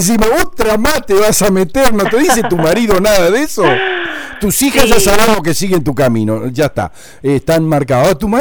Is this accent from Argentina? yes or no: yes; Zárate, Buenos Aires Province, Argentina; tenemos que hacer el gran esfuerzo todos los zarateños